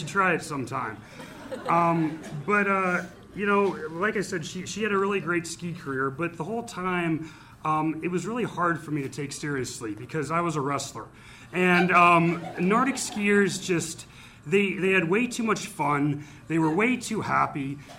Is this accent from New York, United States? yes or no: no; Fairbanks, Alaska, United States; We grew up in Fairbanks, and she kind of took the state by storm